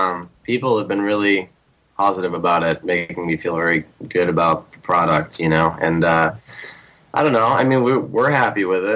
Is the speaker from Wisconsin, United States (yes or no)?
yes; Wisconsin, United States; And I'm from Wisconsin, and a lot of people are like, you should be proud of that guy.